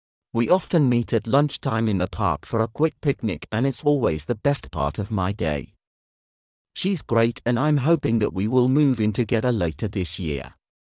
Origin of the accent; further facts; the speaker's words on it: Birmingham, West Midlands, United Kingdom; moved away as an adult; now in London, United Kingdom; and I live in London. I was actually born and raised in Birmingham, but I moved to London for university back in 2008, and I've never left.